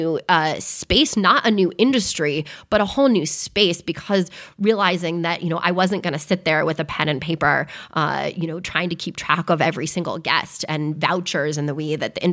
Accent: California, United States; growing up in Silicon Valley in the Bay Area

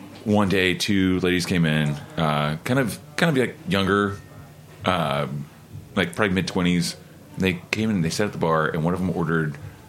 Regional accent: Oklahoma, United States; I'm from Oklahoma.

